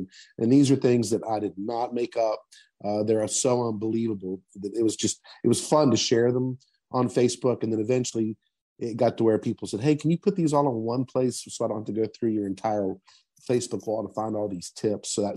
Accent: Danville, West Virginia, United States; be living right here in Danville, Madison, if I wasn't proud of the people that live here and in my hometown.

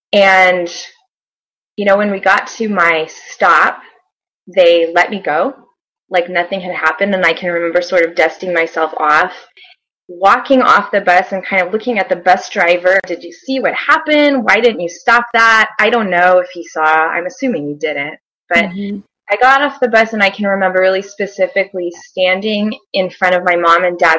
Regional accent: Oklahoma City, Oklahoma, United States; but I grew up in Oklahoma City. In a small town there, had a great family, mom, dad, and a little sister.

